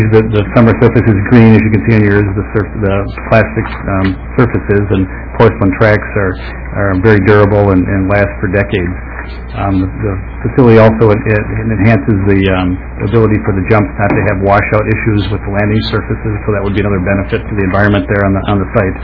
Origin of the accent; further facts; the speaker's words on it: Duluth, Minnesota, United States; Gene's brother Glenn was my coach growing up in the Duluth area.